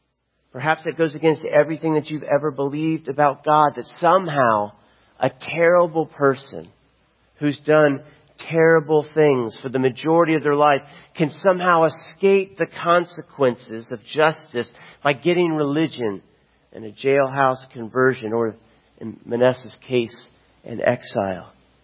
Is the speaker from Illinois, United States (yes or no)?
no; Florida, United States; I grew up in Florida, and anyone in Florida during the 70s or 80s knew Ted Bundy.